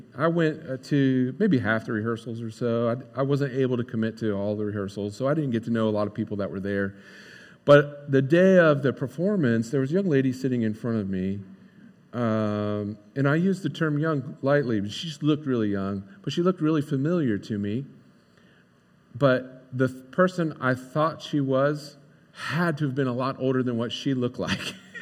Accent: Croton, New York, United States; this was also my basic hometown. I mean, I grew up in Croton, but this is close enough.

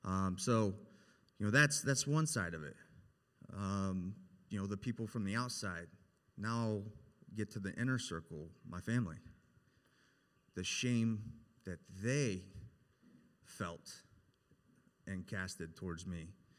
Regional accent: Ohio, United States; I grew up here in Licking County my whole life. Avid baseball player, graduated from Heath High School.

